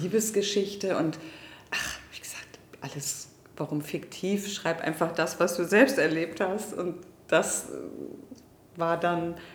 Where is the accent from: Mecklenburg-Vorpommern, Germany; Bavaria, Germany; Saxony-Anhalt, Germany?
Mecklenburg-Vorpommern, Germany; ich komme ja aus Mecklenburg-Vorpommern, bin natürlich auch oft